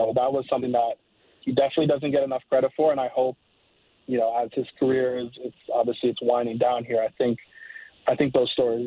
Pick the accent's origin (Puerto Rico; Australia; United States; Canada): Canada; Well, obviously growing up in Canada